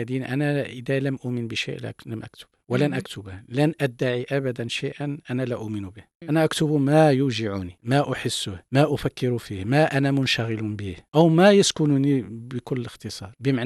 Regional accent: Morocco; ولكن لي شرف أن أكون كمغربي مثلا حاضرا في هذه الترجمات

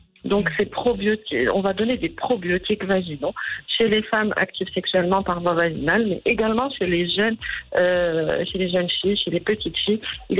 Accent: Morocco; Donc ça c'est classique chez nous au Maroc, on aime bien chauffer l'eau.

